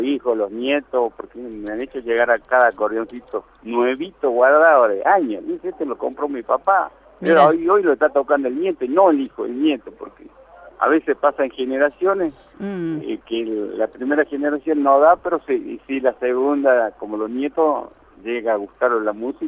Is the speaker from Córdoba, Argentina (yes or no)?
no; Humahuaca, Jujuy, Argentina; desde mi Humahuaca querida. Yo soy de Calete, amo mi tierra, amo Humahuaca, Jujuy.